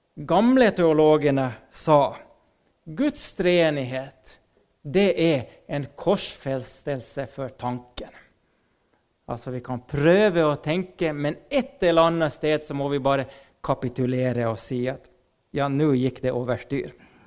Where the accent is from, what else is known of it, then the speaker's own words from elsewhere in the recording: Finland; Jag är ju finsk och vi har ju det i ryggmargen att vi ska klara oss själv